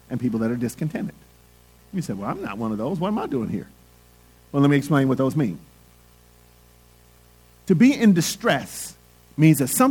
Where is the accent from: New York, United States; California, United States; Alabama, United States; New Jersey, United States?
California, United States; Los Angeles; also born or lived in Oakland; I grew up in East Oakland. I grew up in South Central Los Angeles, grew up in Watts. That's my background, you know.